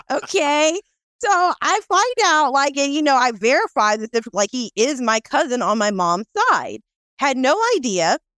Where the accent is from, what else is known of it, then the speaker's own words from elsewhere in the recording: Daytona Beach, Florida, United States; So I tell him, you know, I'm from Florida. And I tell him Daytona Beach.